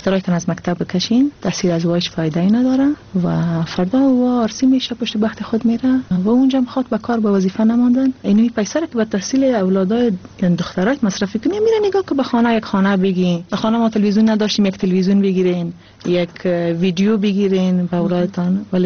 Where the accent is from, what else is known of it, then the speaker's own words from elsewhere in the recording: Afghanistan; خواب کراته را ماندم و بعد از افغانستان آمدیم.